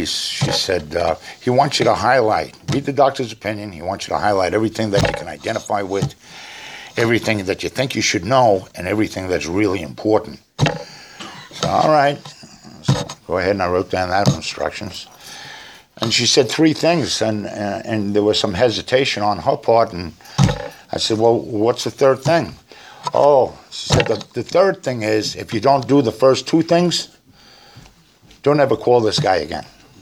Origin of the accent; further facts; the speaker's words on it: Brooklyn, New York, United States; accent: Brooklyn; maybe it was my Brooklyn accent, but this is a southern town